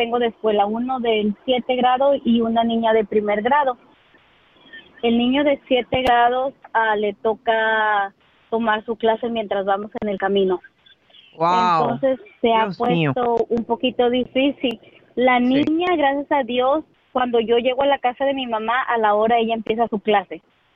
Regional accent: California, United States; yo soy del área de la Bahía, pero la renta es demasiado cara y hace 5 años nos tuvimos que mover a una zona rural. Trabajamos todavía en la Bahía, mi esposo y yo.

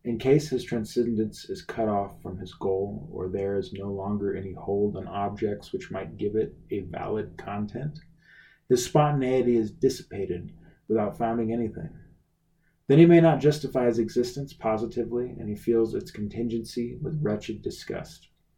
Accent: Colorado, United States; where you can even get some that are sourced from Colorado, which is my home state right here.

